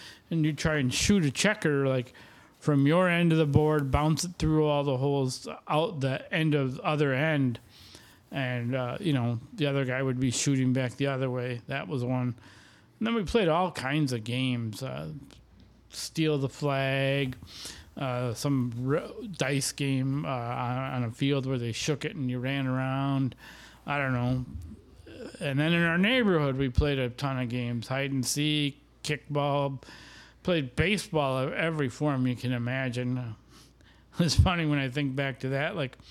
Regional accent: Fond du Lac, Wisconsin, United States; at least where I grew up in Fond du Lac

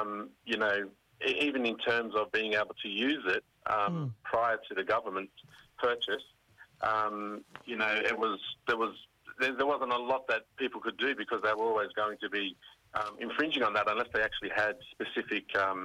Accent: Wreck Bay, New South Wales, Australia; Yeah, so I'm from Yuin Country, which is about 3 hours south of Sydney, from a little community called Wreck Bay.

